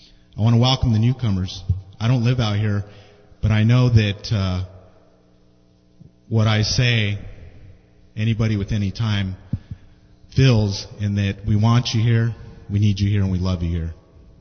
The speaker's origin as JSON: {"language": "English", "town": "East Los Angeles", "region": "California", "country": "United States", "tie": "born there", "said": "I was born in East Los Angeles to two alcoholics."}